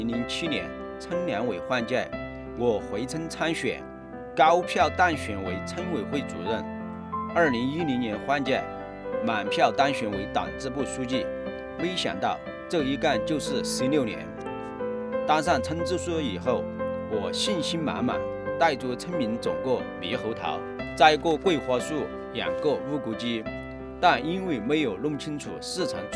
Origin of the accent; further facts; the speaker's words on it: Tianchi Village, Sichuan, China; 我是天池村土生土长的农村娃，祖祖辈辈都住在大山里。